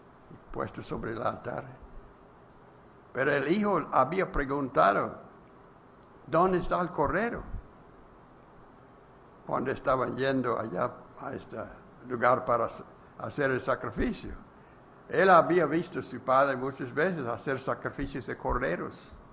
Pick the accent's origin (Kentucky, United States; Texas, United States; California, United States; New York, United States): Texas, United States; moved away as an adult; now in Mexico; Yo tengo que ser sujeto a la ley de México, aunque soy de los Estados Unidos. Bueno, he vivido. Yo dije el otro día, yo soy yucatejano.